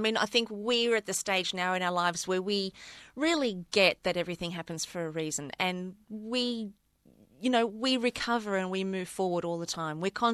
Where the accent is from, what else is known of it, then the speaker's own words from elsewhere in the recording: South Africa; moved away; we've always been a very, very close-knit family since we moved from South Africa back in 1977.